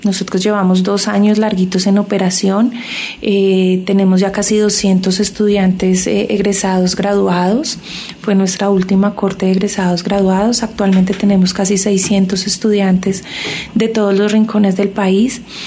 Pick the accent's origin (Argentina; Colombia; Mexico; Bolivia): Colombia; como profes colombianos.